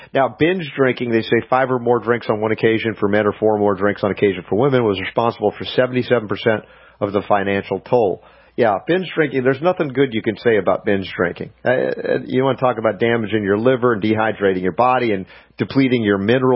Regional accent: Georgia, United States; But there was a time, growing up in Georgia, beer drinking was a rite of passage.

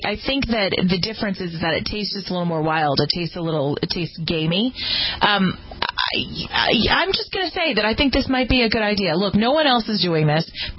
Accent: California, United States; I feel like, you know, growing up in California, I don't think we had a lot of Arby's until recently

